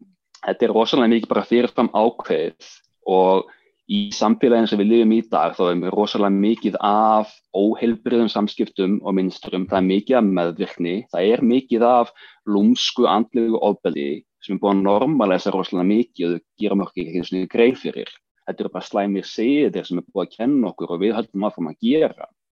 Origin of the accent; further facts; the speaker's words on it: Hafnarfjörður, Capital Region, Iceland; ég alveg upp í Hafnarfjörði og ég bara flúði í Hafnarfjörðinu rauninni. Fór bara í skóla í Reykjavík.